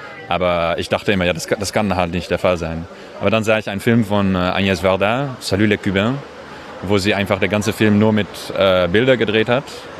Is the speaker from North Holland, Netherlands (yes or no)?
yes; Amsterdam, North Holland, Netherlands; now in Paris, France; Ich komme aus Amsterdam und wohne in Paris.